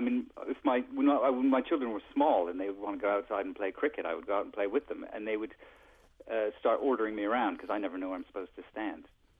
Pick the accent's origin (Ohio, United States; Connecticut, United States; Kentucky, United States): Connecticut, United States; moved away as an adult; At the time, I'm from Connecticut originally, but at the time I was working in New York. So I was living in New York in a sort of squalid little apartment.